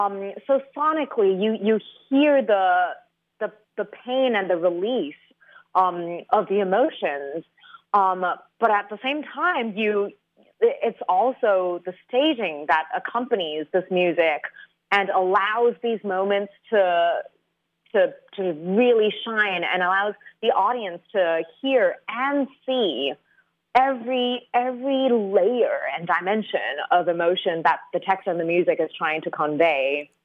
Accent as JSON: {"language": "English", "country": "Hong Kong", "moved": "as an adult", "said": "I'm originally from Hong Kong"}